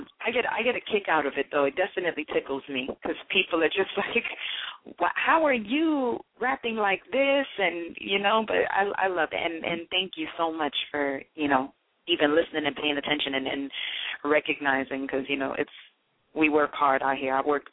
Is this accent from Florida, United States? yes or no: yes; Miramar, Florida, United States; also born or lived in Mandeville, Jamaica; now in New York City, United States; I'm originally from Florida, from South Florida, Miramar, Florida. I was raised back and forth between Miramar and Mandeville, Jamaica.